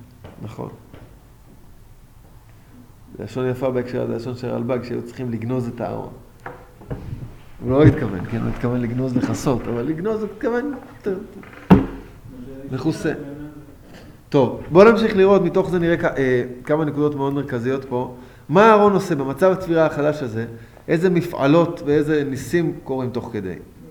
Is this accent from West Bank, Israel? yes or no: yes; Efrat, West Bank, Israel; כשאני גדלתי באפרתה